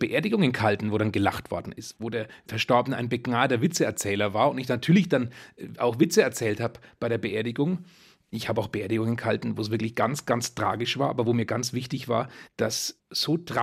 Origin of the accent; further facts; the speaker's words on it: Bayreuth, Bavaria, Germany; now in Nuremberg, Germany; Der Mittelfranke ist ja im Vergleich zum Oberfranken der Südländer und das merkt man schon auch am Temperament. Wir Oberfranken, wir sagen ja